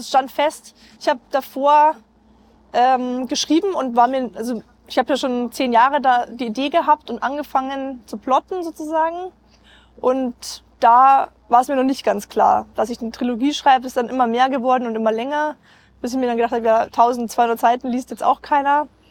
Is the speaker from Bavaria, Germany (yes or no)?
yes; Rosenheim, Bavaria, Germany; born there; ich bin gebürtige Rosenheimerin. Meine Eltern kommen aber beide aus Augsburg.